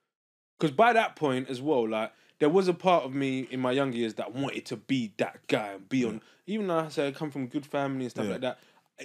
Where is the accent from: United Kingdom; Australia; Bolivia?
United Kingdom; Enfield, London; I'm from Enfield